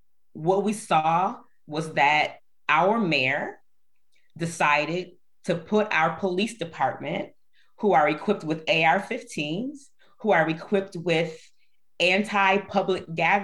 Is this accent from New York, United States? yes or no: yes; Buffalo, New York, United States; I hail from Buffalo, New York, stolen land from the Haudenosaunee indigenous people in this region.